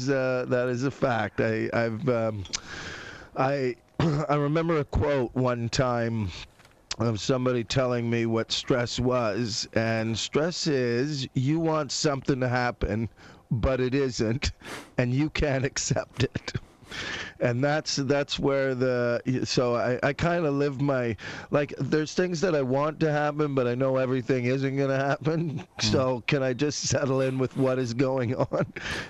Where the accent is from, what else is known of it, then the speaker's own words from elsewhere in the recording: Canada; The only thing I have left is my accent. That is the only thing that, because even when I go back there, I hear them talk and I go, you silly